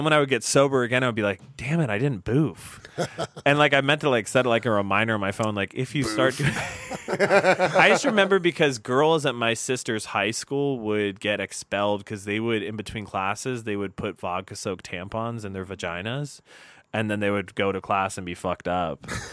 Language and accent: English; Indonesia; He's from North Carolina, but we grew up in Indonesia. Together, his parents were also missionaries